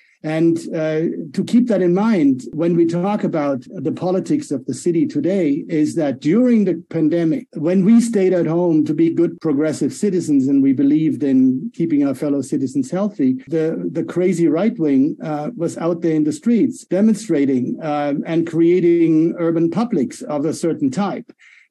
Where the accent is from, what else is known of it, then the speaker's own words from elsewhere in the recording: Italy; I had nothing to do with it, even though I came from Italy.